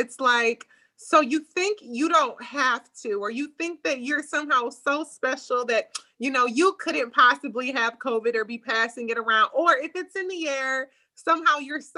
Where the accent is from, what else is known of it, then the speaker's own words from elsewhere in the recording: Detroit, Michigan, United States; But yeah, you know, born and raised in Detroit, wife and mother of two.